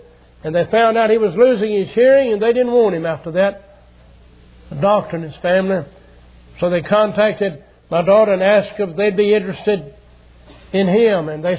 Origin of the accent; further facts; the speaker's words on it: the South, United States; I grew up in the South.